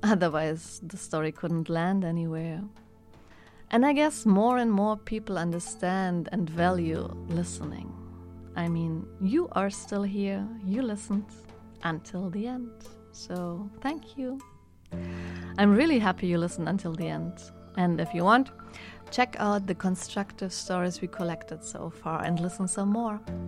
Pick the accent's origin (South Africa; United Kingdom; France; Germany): Germany; I had just arrived in Hamburg after more than half a year outside of Germany. And I have mixed feelings towards my home country